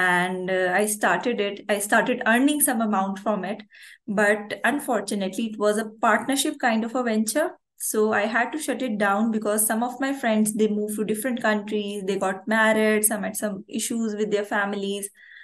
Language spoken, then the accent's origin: English; Karachi, Sindh, Pakistan; English is a second language; I'm from Pakistan. So I am from Karachi. Karachi is the hub of Pakistan.